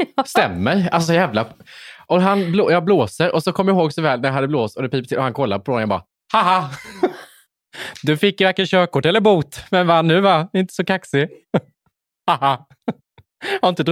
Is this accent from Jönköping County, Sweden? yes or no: yes; Värnamo, Jönköping County, Sweden; i min hemstad